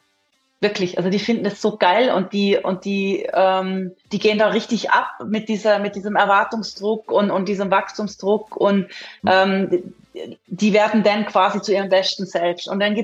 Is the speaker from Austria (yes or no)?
yes; Austria; also born or lived in South Africa / Vienna / United States; now in Switzerland; ursprünglich Österreicherin, aufgewachsen in Österreich, Südafrika, lange in Wien studiert, ein bisschen USA gelebt, dann ein bisschen Südafrika gelebt, bevor es mich in die Schweiz verschlagen hat.